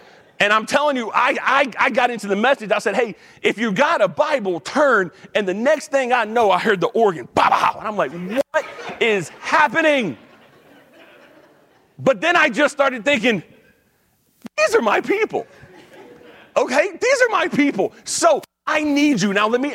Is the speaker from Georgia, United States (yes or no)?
yes; Georgia, United States; up less than like 5 minutes from Atlanta Motor Speedway, okay? So if you know where that is, that's my hometown.